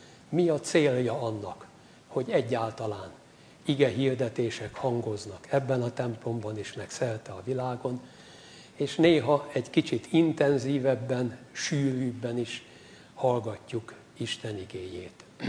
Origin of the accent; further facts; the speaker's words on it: Kecskemét, Bács-Kiskun, Hungary; born there; Kecskeméten születtem, édesapám gyümölcskertész volt